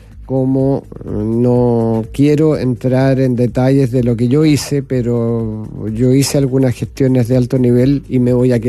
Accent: Estación Central, Santiago Metropolitan Region, Chile; porque yo soy nacido y criado en Estación Central

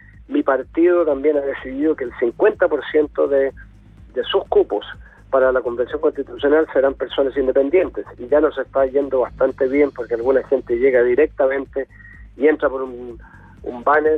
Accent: Estación Central, Santiago Metropolitan, Chile; Yo nací y me crié en Estación Central, así que allí vivía y nació mi madre. Y bueno, así que mi identidad está muy ligada a ese barrio de Estación Central.

